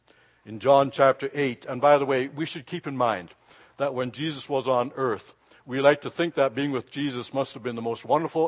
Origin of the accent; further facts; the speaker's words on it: Jamaica; I grew up in Jamaica and I know donkeys.